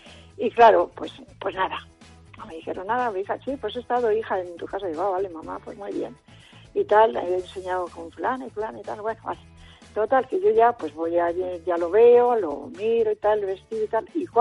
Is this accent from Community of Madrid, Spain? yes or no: yes; Madrid, Community of Madrid, Spain; now in Toledo, Spain; yo soy de la provincia de Toledo. Soy de Madrid, pero vivo ya hace unos años en un pueblo de Toledo.